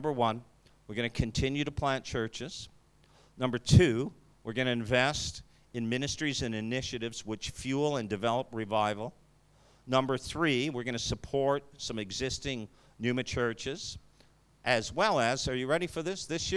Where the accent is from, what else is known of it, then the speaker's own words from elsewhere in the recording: Canada; I know I sound French because I'm from Canada, sorry. My Spanish sounds French